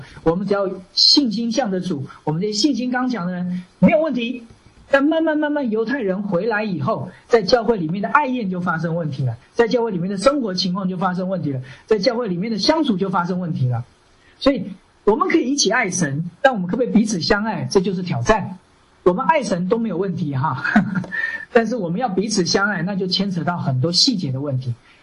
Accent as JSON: {"language": "Chinese", "country": "China", "said": "我们中国人也会遇到这些吃的问题。"}